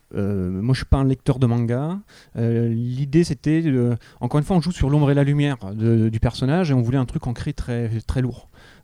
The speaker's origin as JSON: {"language": "French", "region": "Pays de la Loire", "country": "France", "said": "Je suis reparti en Vendée. Je viens de Vendée, moi, à l'origine."}